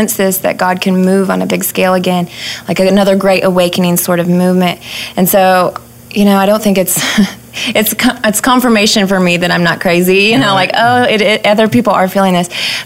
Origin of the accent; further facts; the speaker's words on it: Neosho, Missouri, United States; Yes, I grew up in Neosho, lived over near Circoxie, and we live in Dunawig here now. So I've always been in this area.